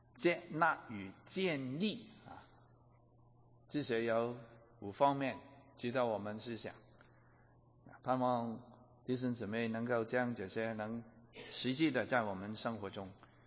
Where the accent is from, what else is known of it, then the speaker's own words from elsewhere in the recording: China; 我们中国人都说了，不看正面看负面。